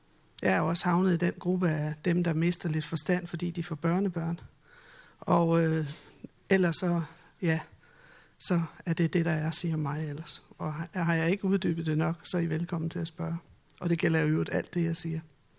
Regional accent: Slagelse, Zealand, Denmark; also born or lived in Klovborg; Jeg er oprindelig fra Slagelse. Det er måske nogen, der allerede har luret. Det var ikke sådan helt vestjysk.

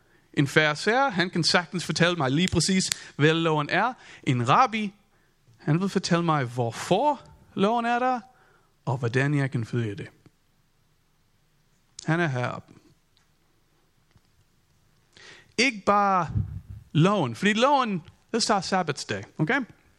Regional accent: United States; Danish is a second language; now in Denmark; Man kan slet ikke mærke, at jeg er amerikaner.

